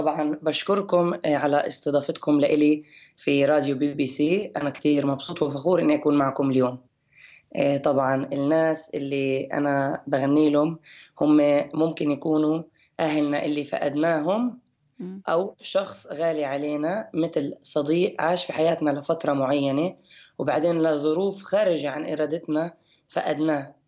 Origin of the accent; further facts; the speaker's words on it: Palestine; أنا دائما بركز إني يعني أبين معالم وآثار مدينتي وكل جميع المدن بفلسطين وين ما بروح.